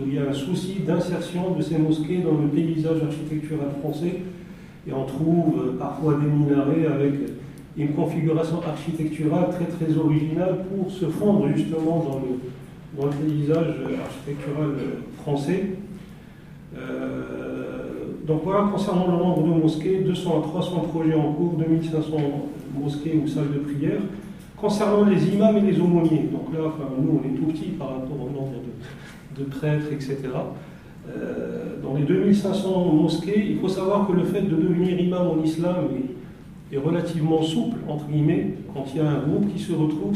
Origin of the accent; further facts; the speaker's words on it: Morocco; moi-même je suis originaire du Maroc